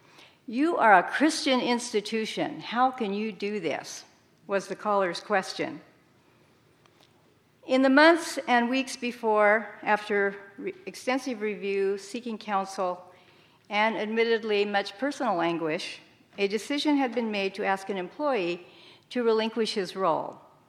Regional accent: Oregon, United States; I grew up in Oregon in a conservative Mennonite congregation where leadership and gender roles were clearly defined, and men spoke for the women.

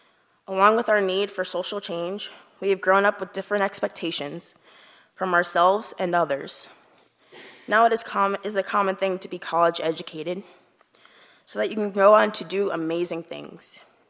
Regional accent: Cincinnati, Ohio, United States; my hometown of Cincinnati, Ohio

